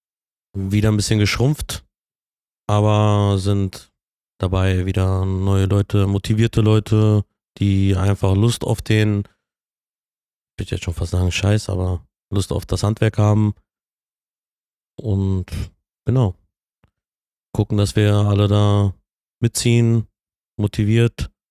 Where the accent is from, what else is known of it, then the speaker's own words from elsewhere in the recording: Bielefeld, North Rhine-Westphalia, Germany; born there; Ich bin gebürtiger Bielefelder, voller Herzensblut dann, ne? Genau. Ostwestfale.